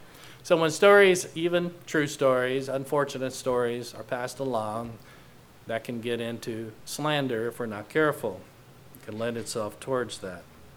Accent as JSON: {"language": "English", "region": "Indiana", "country": "United States", "accent": "southern Indiana", "said": "my southern Indiana accent comes out there"}